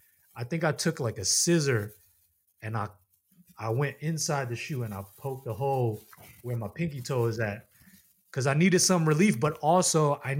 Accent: New York City, New York, United States; Born and raised in New York.

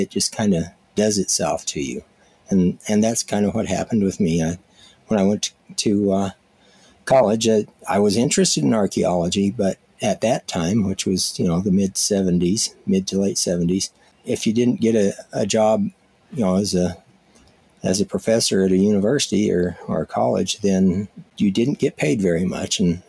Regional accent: Colorado, United States; also born or lived in New Mexico; I grew up in Colorado and ended up in Tohatchee

